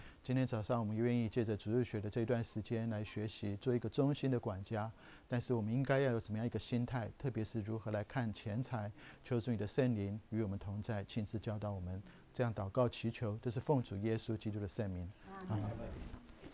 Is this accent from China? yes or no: no; Taiwan; 我那时候还是 teenager， 我在台湾长大